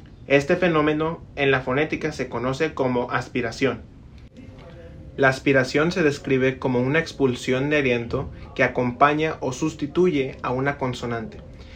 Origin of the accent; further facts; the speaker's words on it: Laredo, Texas, United States; now in San Antonio, United States; soy de Laredo, Texas, y como Christy estoy en mi tercer año en la Universidad de St. Mary's aquí en San Antonio. Yo soy un estudiante de criminología y de español.